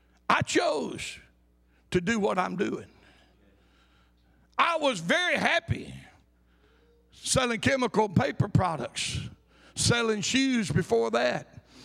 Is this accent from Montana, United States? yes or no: yes; Butte, Montana, United States; now in Birmingham, United States; I came to Birmingham, and I'd not been to Birmingham much. I was from Butte. Birmingham was a huge city compared to Butte.